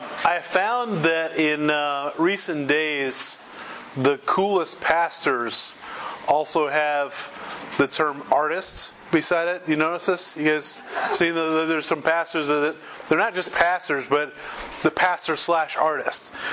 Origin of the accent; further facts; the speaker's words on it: Evansville, Indiana, United States; Then you have I-69 that they're building up from Evansville, my hometown.